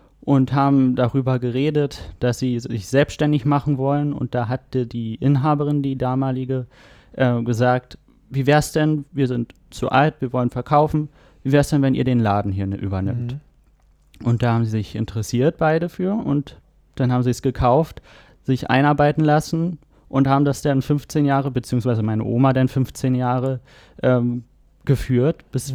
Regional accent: Berlin, Germany; now in Hamburg, Germany; Wir kommen aus Berlin.

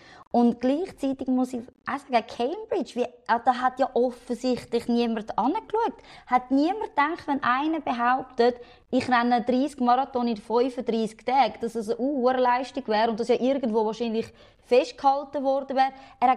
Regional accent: Zurich, Switzerland; als Zürcher muss ich das sagen, eine schöne

